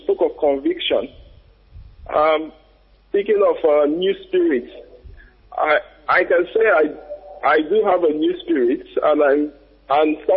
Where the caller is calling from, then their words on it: Netherlands; I'm calling from Netherlands.